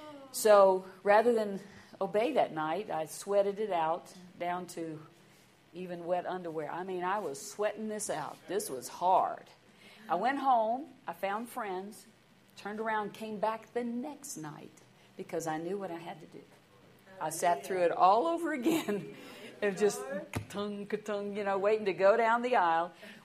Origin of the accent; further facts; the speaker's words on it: Louisiana, United States; I grew up in South Louisiana. I grew up in the Presbyterian Church.